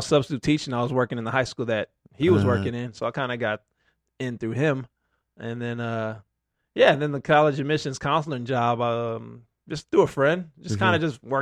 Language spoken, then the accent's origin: English; Saginaw, Michigan, United States; also born or lived in Ypsilanti; I grew up in Michigan, so I grew up in Saginaw until I was like 11 in the early 90s, and then we moved down to Ypsilanti.